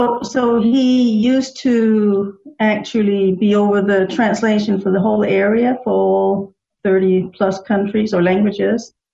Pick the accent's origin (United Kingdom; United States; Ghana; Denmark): Denmark; now in Frankfurt, Germany; I was born and raised in Denmark.